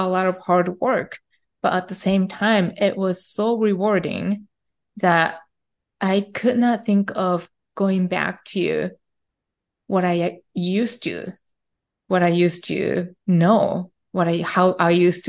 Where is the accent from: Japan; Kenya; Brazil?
Japan; English is a second language; moved away as an adult; now in United States; That was like a strong desire that I had growing up in Japan. Mm-hmm. And as soon as the opportunity came in, I just took it. And at age 21, I found myself leaving my own country where my family lives